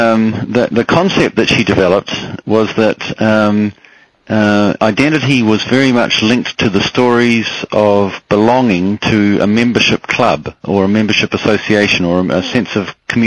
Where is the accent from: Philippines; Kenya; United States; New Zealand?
New Zealand; I come from New Zealand